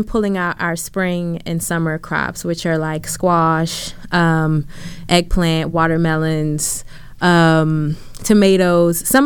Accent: Baltimore, Maryland, United States; Born and raised. Actually, I'm born and raised in Northwest Baltimore, where I work.

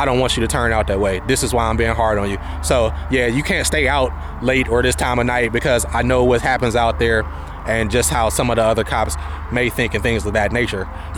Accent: Cleveland, Ohio, United States; It wasn't a glamorous place to live and grow up, but it was still good foundation-wise

